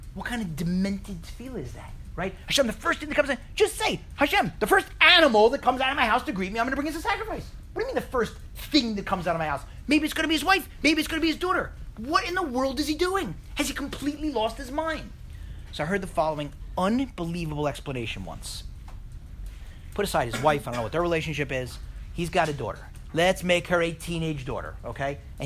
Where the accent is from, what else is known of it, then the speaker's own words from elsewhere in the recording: Philadelphia, Pennsylvania, United States; I'm from Philadelphia.